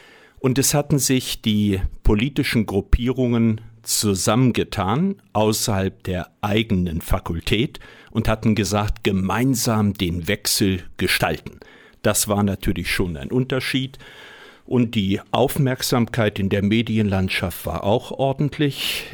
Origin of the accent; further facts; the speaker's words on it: Duderstadt, Lower Saxony, Germany; ich bin ein Kind der Region. Ich bin in Duderstadt zur Welt gekommen, im St. Martini Gesundheitshaus, bin dort auch meinen schulischen Weg gegangen, meinen Jugendweg gegangen